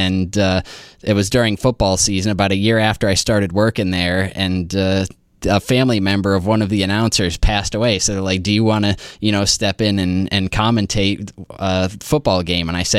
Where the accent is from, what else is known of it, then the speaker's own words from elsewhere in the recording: Corning, New York, United States; This was back near my hometown in Corning.